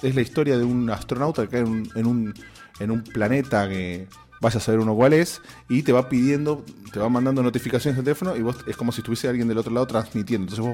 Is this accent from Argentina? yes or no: yes; Argentina; yo soy argentino